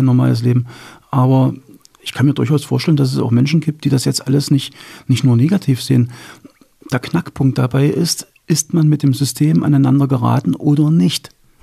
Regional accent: East Germany, Germany; dass ich zu DDR-Zeiten, dass es mein Heimatland war, dass es das Land gewesen ist, für das ich regelrecht gebrannt habe

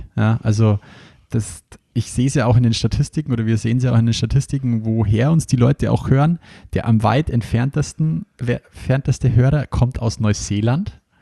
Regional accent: Bavaria, Germany; Bei uns in Bayern sagt man nur Fasching dazu.

